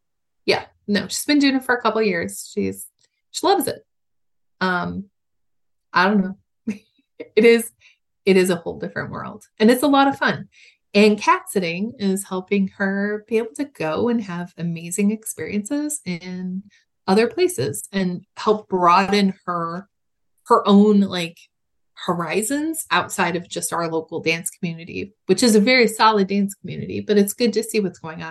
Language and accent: English; Chicago, Illinois, United States; like we're all from Chicago.